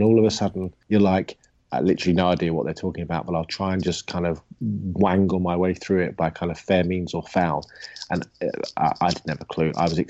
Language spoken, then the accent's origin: English; England, United Kingdom; I am the English guy.